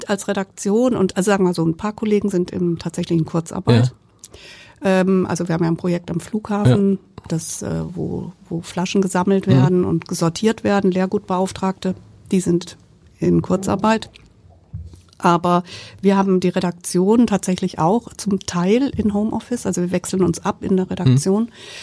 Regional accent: Karlsruhe, Baden-Württemberg, Germany; now in Hamburg, Germany; ich bin ja gar keine Hamburgerin. Ich komme aus Süddeutschland, aus Karlsruhe.

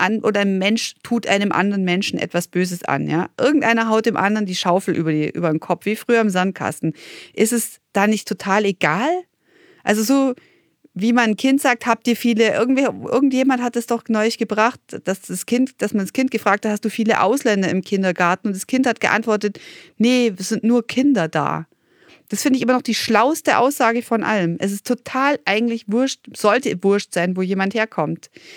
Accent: Germany; born there; Ich bin in Deutschland geboren

